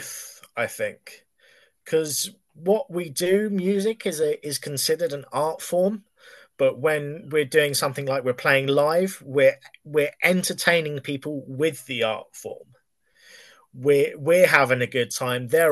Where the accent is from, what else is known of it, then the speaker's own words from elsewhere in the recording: United Kingdom; I am British and proud, so it's tea for me.